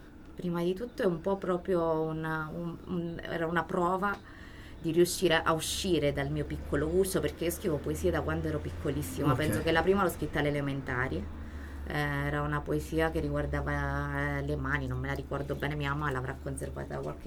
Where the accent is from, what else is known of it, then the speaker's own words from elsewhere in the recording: Castrovillari, Calabria, Italy; soprattutto Castrovillari, tutti i calabresi del mondo, ma soprattutto Castrovillari, che è la mia terra, che comunque mi ha tanto cresciuto e ispirato.